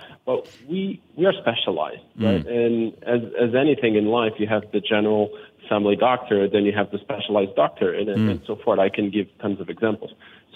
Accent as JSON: {"language": "English", "country": "Portugal", "said": "I come originally from Portugal, Europe, and bikes is not that common."}